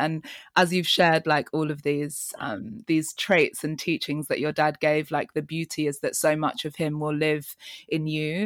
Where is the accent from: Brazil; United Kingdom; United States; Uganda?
Uganda; Kampala, Central Region; you're another one of my artist friends who has been to my hometown, Uganda, Kampala.